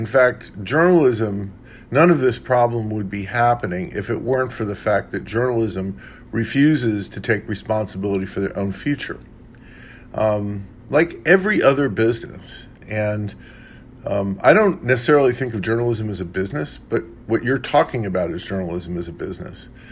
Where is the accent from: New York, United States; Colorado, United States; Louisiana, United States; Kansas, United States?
New York, United States; Queens; also born or lived in Bronx; By the way, I'm from Queens. I also went to high school in the Bronx, so we have that only many, many years before.